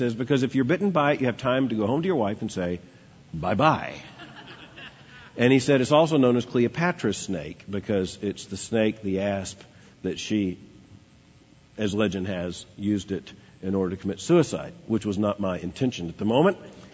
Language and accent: English; Florida, United States; Now, I grew up in Florida where we were surrounded by snakes.